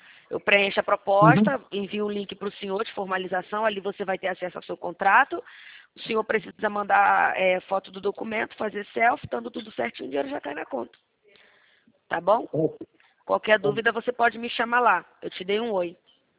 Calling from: Campinas, São Paulo, Brazil; eu falo aqui da região de Campinas, São Paulo.

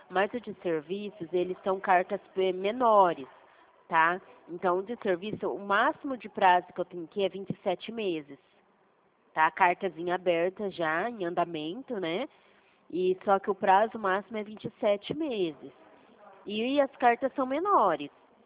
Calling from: São Paulo, Brazil; eu tô falando aqui do interior, né? Perto de Presidente Prudente

